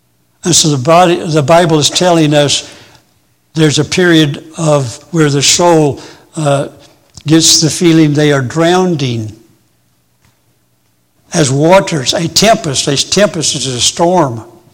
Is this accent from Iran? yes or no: no; Florida, United States; Someone asked me a while ago if I knew anything about hurricanes, because I'm from Florida.